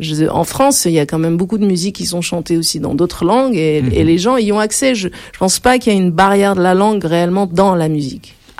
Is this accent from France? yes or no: no; Algeria; born there; French is a second language; Moi, je suis née en Algérie, c'est la première langue que j'ai parlé.